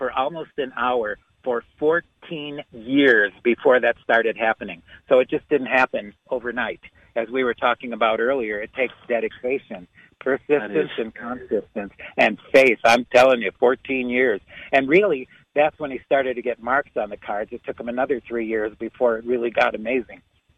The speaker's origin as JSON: {"language": "English", "region": "New York", "country": "United States", "tie": "born or raised there", "said": "I grew up near Lilydale, and when I was in high school, I got a reading which made me want to study this more"}